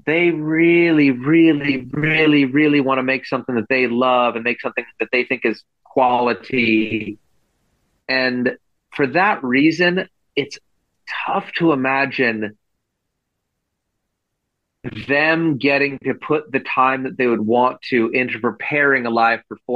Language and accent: English; United States; Mitch is from the States. I'm from the States. We're from, you know, different places in the States. I'm in Oregon.